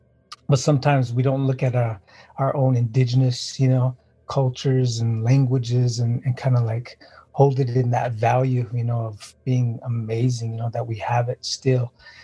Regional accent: Crow Agency, Montana, United States; also born or lived in Seattle; I was growing up, I was born in Seattle, grew up in Crow Agency, Montana, reservation life.

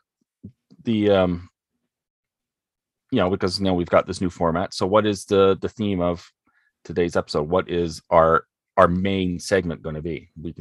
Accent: Scotland, United Kingdom; I'm Scottish.

